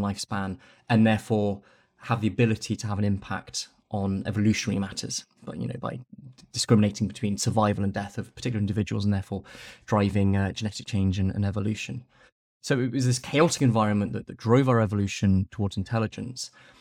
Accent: Nairobi, Kenya; I grew up in Nairobi in Kenya when my family was living overseas.

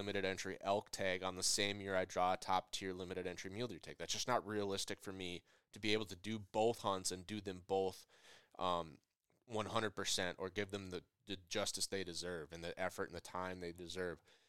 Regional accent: Midwest, United States; I'm a whitetail guy. I'm from the Midwest.

